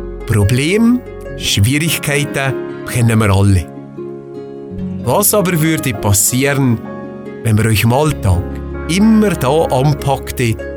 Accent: Valais, Switzerland; so sind wir Walliser in der Regel nicht so schlecht.

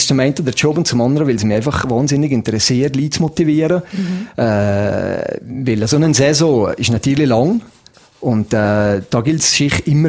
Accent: Valais, Switzerland; als Walliser

